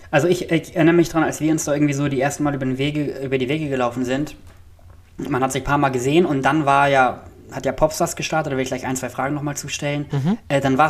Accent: Nienburg, Lower Saxony, Germany; Also wir haben ja als Hannoveraner oder ich als Nienburger das ja auch wahrgenommen.

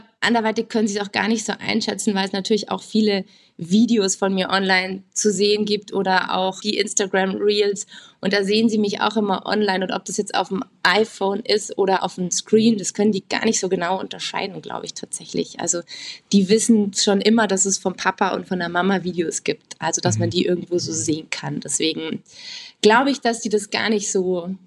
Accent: Markt Indersdorf, Bavaria, Germany; Ich komme ursprünglich aus dem wunderschönen Markt Indersdorf. Das ist ein kleines, beschauliches Örtchen im Landkreis Dachau, ein bisschen nördlich von München. Bin dann über mein Sportstudium in München wohnend immer weiter Richtung Süden gezogen und wohne jetzt seit, lass mich überlegen, 9 Jahren in Fischbachau im bayerischen

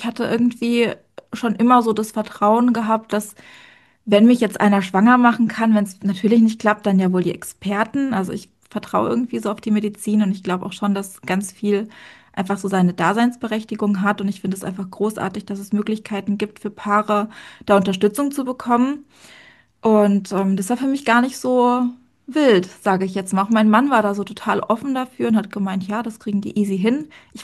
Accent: Germany; ich komme aus der Nähe von Heidelberg, also Bergstraße, falls das dem einen oder anderen was sagt.

